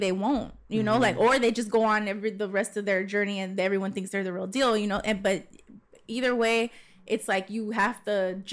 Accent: Pasadena, California, United States; my experience as a Chicana growing up in Pasadena and Northeast

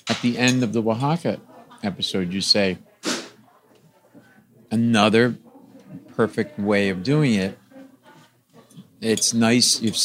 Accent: Rhode Island, United States; In the States, the only place I can find them is my home state, Rhode Island.

